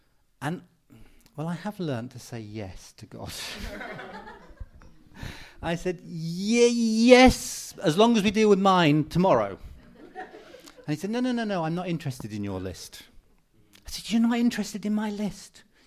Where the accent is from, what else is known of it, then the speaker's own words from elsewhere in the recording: United Kingdom; because I'm British, my eyes were closed.